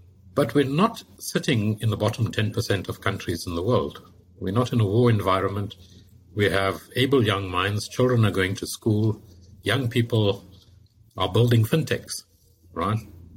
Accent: South Africa; It's a duty as a South African, you know, to help President Ramaphosa generate his 100 billion.

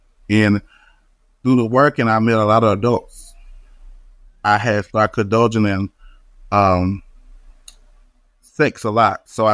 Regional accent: Opelousas, Louisiana, United States; now in Fort Worth, United States; I'm from Opelousas, Louisiana. So I'm a country boy, but I stay in Fort Worth, Texas, out of DFW.

